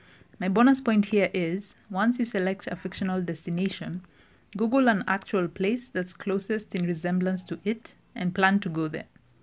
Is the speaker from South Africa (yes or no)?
no; Kenya; I'm saying this as a Kenyan who's lived most of her life in a country that's in the red in that risk index.